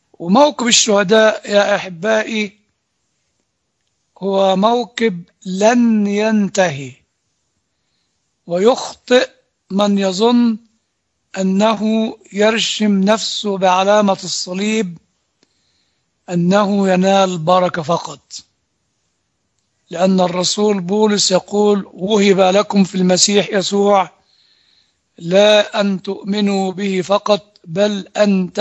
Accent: Egypt; وأنا كمصري وكإنسان ولدت وعشت في كنيستنا القبطية الأرثوذكسية،

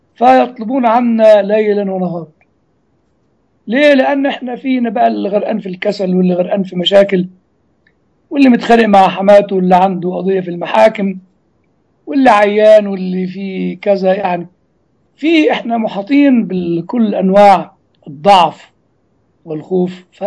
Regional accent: Egypt; زي ال 128 عندنا في مصر

